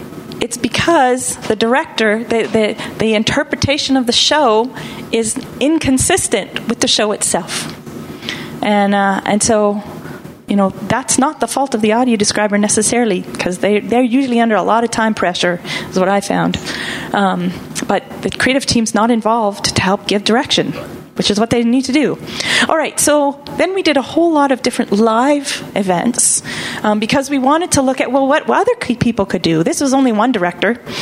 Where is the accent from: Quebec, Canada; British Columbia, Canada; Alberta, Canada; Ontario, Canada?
Ontario, Canada; Thunder Bay; I'm from Thunder Bay. It takes me about 18 hours to drive from Toronto to Thunder Bay.